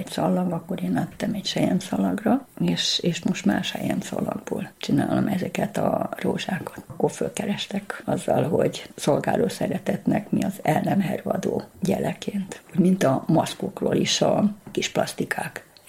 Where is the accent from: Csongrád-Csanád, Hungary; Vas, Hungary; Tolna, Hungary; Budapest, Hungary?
Budapest, Hungary; Budapesten születtem, itt nevelkedtem, 12. kerületben